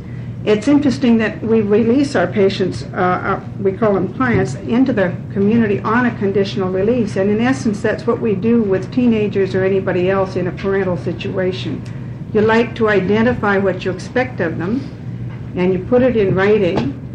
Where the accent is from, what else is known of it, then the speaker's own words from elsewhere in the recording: Portland, Oregon, United States; the public member of the Psychiatric Security Review Board, and I'm from Portland, Oregon.